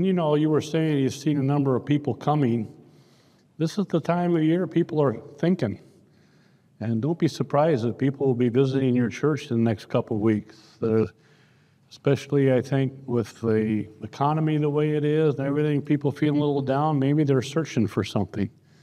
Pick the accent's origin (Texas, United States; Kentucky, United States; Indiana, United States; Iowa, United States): Indiana, United States; Indianapolis; Yeah, this is weird. I'm from Indy, so Josh went there and I came here.